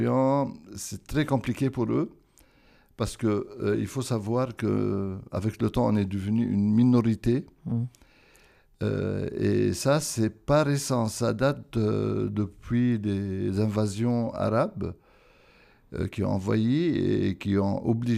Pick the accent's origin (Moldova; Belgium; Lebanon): Lebanon; moved away as an adult; now in Chartres, France; je suis Libanais, en France, plutôt à Chartres, depuis 28 ans, marié bientôt 40 ans, 3 enfants, 5 petits-enfants, à la retraite.